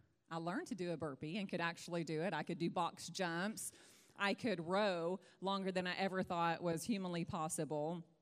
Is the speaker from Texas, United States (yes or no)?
yes; East Texas, Texas, United States; I'm from East Texas, and big country girls like to eat big plates, amen.